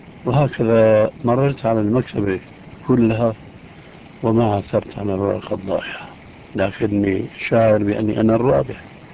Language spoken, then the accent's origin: Arabic; Syria; وكما يقولون عندنا في الشام بلا طول سيرة